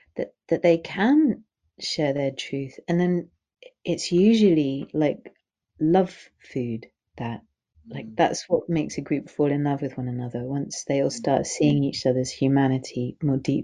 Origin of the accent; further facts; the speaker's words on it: England, United Kingdom; for me as an English middle class white woman, what got told it wasn't welcome was my body, my emotions, my wildness, my spirituality, my earth-based indigeneity